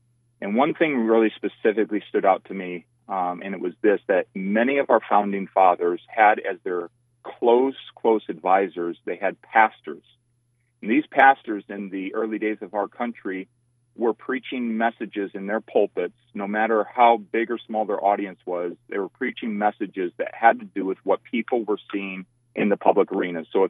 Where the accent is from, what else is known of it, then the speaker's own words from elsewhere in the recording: Indiana, United States; You know, as a child, I went to Christian school, and even I grew up in Indiana.